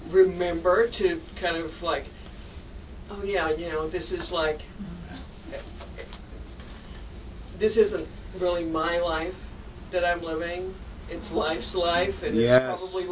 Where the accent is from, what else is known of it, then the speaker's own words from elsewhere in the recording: Texas, United States; also born or lived in San Francisco; I grew up in Southeast Texas. It's called the Bible Belt.